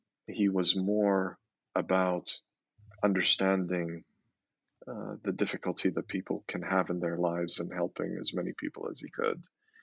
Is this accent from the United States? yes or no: no; Saudi Arabia; And we grew up in Saudi Arabia.